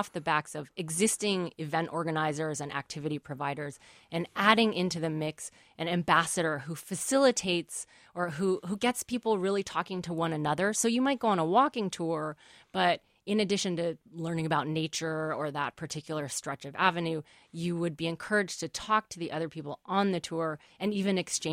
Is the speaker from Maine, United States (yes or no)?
no; Berkeley, California, United States; moved away as an adult; also born or lived in China; now in St. Paul, United States; I'm from Berkeley, California, but then after college on the East Coast, I lived in China for about 5 years.